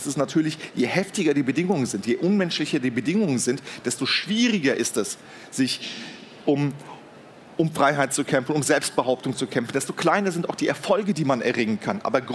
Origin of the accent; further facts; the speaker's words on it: Hesse, Germany; ich bin Hesse, ich bin Deutscher, aber ich bin natürlich auch Türke